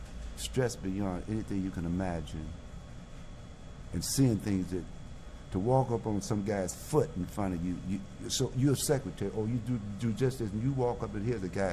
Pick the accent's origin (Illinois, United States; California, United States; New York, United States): Illinois, United States; Chicago; I'm from Chicago, man.